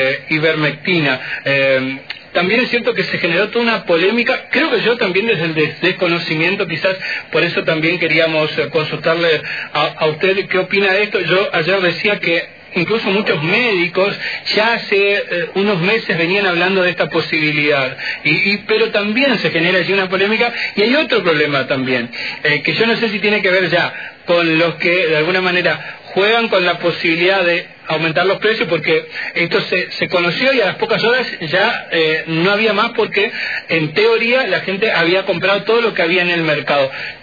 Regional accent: Argentina

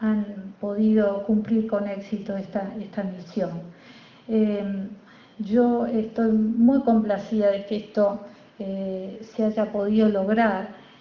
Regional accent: La Plata, Buenos Aires Province, Argentina; yo soy de La Plata

